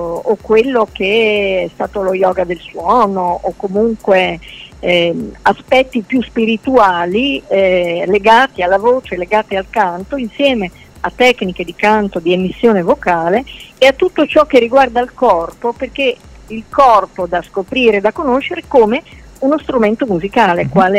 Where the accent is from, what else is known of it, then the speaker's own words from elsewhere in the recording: Bologna, Emilia-Romagna, Italy; Io sono bolognese di origine, vivo a Bologna